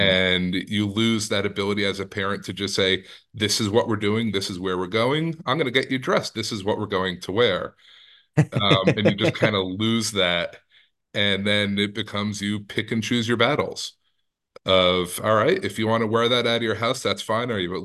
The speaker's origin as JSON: {"language": "English", "region": "New Jersey", "country": "United States", "said": "I'm originally from New Jersey, Northern New Jersey."}